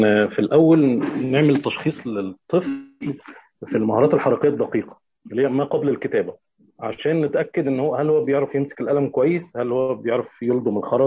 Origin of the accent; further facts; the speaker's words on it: Sharqia Governorate, Egypt; من محافظة الشرقية.